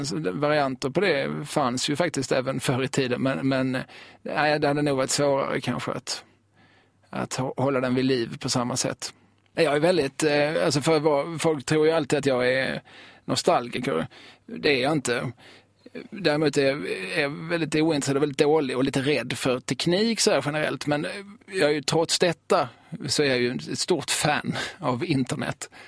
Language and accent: Swedish; Eslöv, Skåne, Sweden; det var många av oss som tyckte det var jobbigt att säga när vi hängde i Lund att vi var från Eslöv.